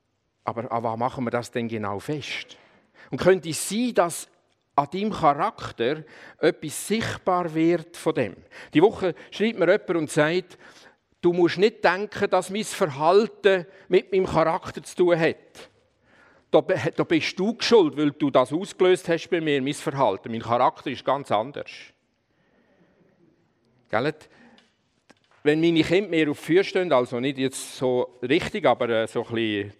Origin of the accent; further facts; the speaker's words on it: Aargau, Switzerland; also born or lived in Emmental; Ich komme aus dem Kanton Aargau, aufgewachsen, bin gebürtiger Emmentaler in einer Grossfamilie mit 11 Geschwistern.